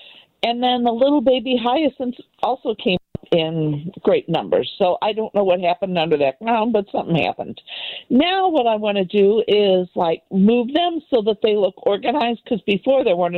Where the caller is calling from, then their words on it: St. Louis, Missouri, United States; St. Louis City.